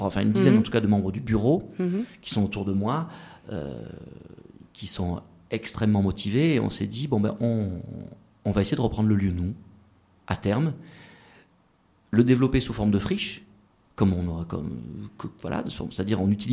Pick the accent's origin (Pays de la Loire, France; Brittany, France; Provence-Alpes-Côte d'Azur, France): Provence-Alpes-Côte d'Azur, France; Digne-les-Bains; born there; Oui, je suis né à Digne.